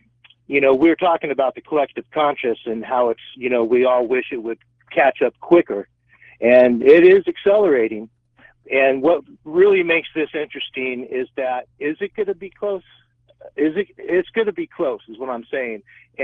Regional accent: Phoenix, Arizona, United States; Hey, listen, I grew up in Phoenix, Arizona, and I've seen a lot in my time

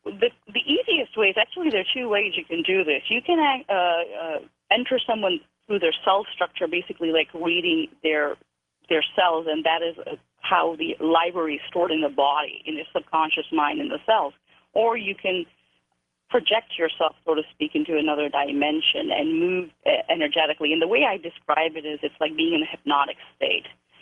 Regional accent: India; in the Indian culture, I am Indian. In our culture

